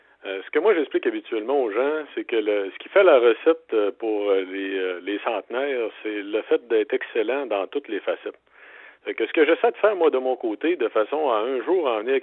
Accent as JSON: {"language": "French", "region": "Quebec", "country": "Canada", "tie": "born or raised there", "said": "Moi, mon petit accent, là, vous avez peut-être pu noter, je viens du Lac-Saint-Jean."}